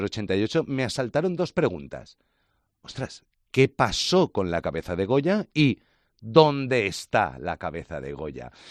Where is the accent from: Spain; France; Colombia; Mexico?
Spain; Valencian Community; yo soy valenciano, no soy aragonés